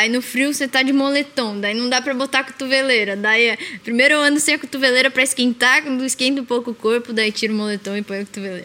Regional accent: Florianópolis, Santa Catarina, Brazil; Eu sou de Floripa, pô, praia.

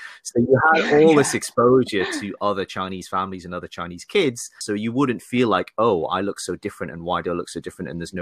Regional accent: Newcastle, North East England, United Kingdom; accent: Geordie; So I grew up in Newcastle. So I did actually have the very, very strong Geordie accent.

